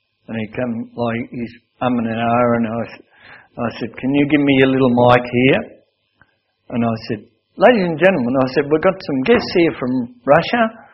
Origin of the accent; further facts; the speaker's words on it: Australia; And I was the only Australian.